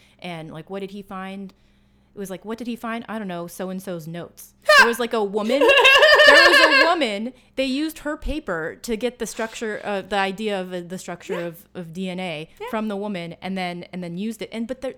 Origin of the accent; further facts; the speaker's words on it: Michigan, United States; now in New York, United States; I grew up in Northern Michigan and I learned to say bagel. Okay. I have been trying very hard since I moved to New York 10 years ago to say bagel.